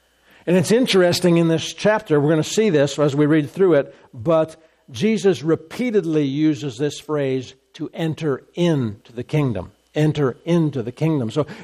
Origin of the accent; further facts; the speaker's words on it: Canada; I'm a Canadian, and I just drive on the right side of the road